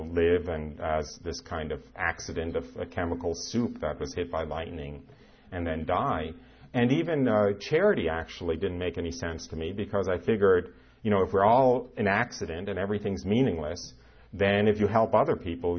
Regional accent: New York, United States; I was raised outside of New York City, very Jewish, fairly observant.

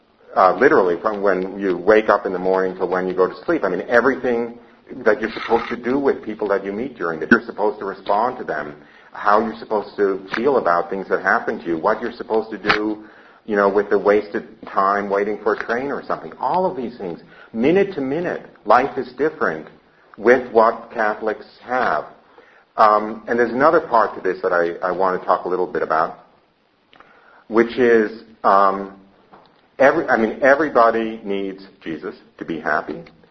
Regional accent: United States; obviously I come from the United States, and my references are to the Jewish milieu in the United States

